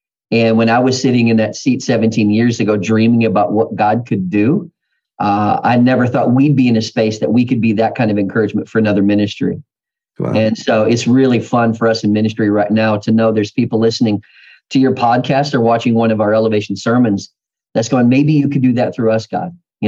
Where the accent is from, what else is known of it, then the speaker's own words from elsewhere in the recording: Minnesota, United States; I was born and raised in Minnesota, and so I didn't see the ocean till I was 25 years old.